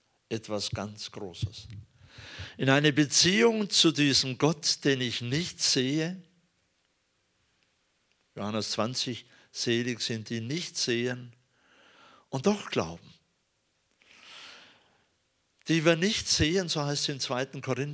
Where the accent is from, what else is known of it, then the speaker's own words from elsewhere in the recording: Bavaria, Germany; Ich komme aus Bayern